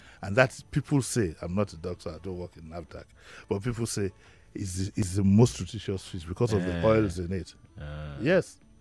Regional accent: United Kingdom; born there; I was born in the United Kingdom.

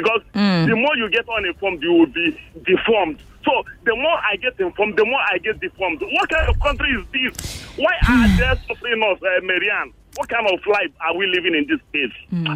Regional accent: Nigeria; this is the reason I supposed to say I'm a Nigerian. I'm proud of being a Nigerian.

